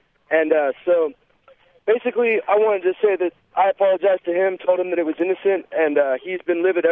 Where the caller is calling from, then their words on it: Charlotte, North Carolina, United States; I'm from Charlotte.